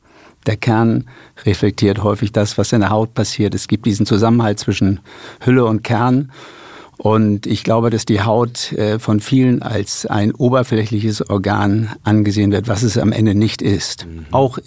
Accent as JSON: {"language": "German", "region": "Lower Saxony", "country": "Germany", "tie": "born or raised there", "said": "ich bin auf dem Lande aufgewachsen in der Lüneburger Heide"}